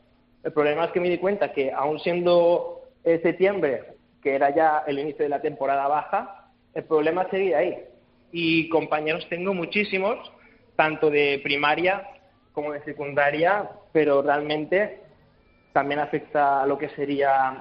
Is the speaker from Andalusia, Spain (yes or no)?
no; Balearic Islands, Spain; como muchos profesores de las Pitiusas somos de Mallorca